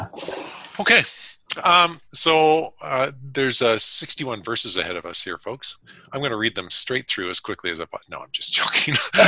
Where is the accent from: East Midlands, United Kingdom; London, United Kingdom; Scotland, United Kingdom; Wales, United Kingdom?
Scotland, United Kingdom; that's because I read it as a Scot, though.